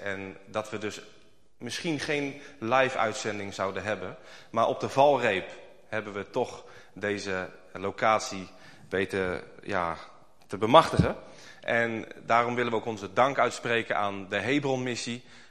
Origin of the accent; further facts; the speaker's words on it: Ede, Gelderland, Netherlands; Ik kom uit Ede.